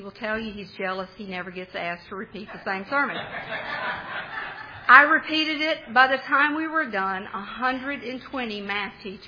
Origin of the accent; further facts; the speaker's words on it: Winfield, Louisiana, United States; Louisiana is my home state. I was raised and grew up in Winfield.